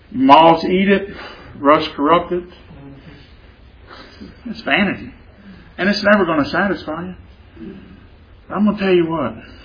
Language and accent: English; Louisiana, United States; And I'm going to tell you, I'm from Louisiana. Whenever the Saints won the Super Bowl, she was, woo, woo, woo, woo.